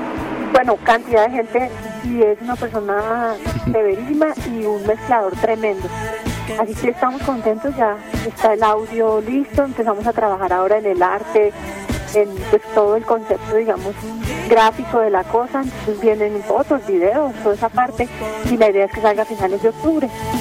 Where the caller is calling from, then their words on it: Bogotá, Colombia; Muy buenas … soy la cantante de … desde Bogotá quiero mandar un saludo gigante para Latin Soul.